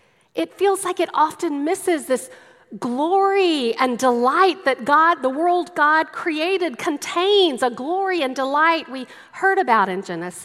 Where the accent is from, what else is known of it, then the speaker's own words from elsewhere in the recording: Waco, Texas, United States; a bumper sticker I often saw growing up in Waco, Texas.